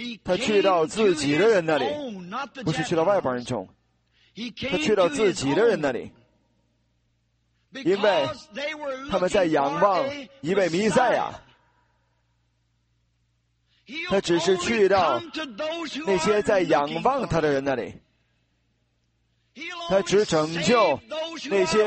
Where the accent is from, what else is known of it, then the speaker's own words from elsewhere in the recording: South China, China; 我是南方人